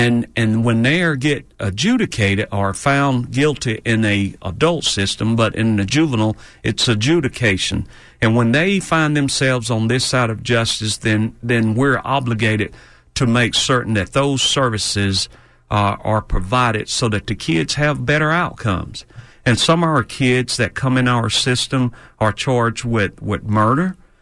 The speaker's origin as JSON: {"language": "English", "town": "Gainesville", "region": "Florida", "country": "United States", "tie": "born or raised there", "said": "I grew up in Gainesville, and I grew up in a single family home with my mother."}